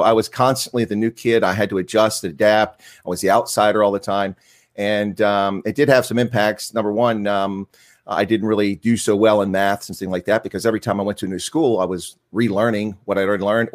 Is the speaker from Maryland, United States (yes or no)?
yes; Baltimore, Maryland, United States; born there; I was born in Baltimore, Maryland, or as people in Baltimore say, Balmer, in the state of Merlin.